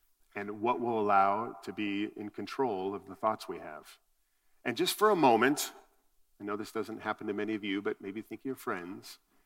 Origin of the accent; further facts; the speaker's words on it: Colorado, United States; Now, we're from Colorado, which is a very dog-friendly place. We're in the mountains.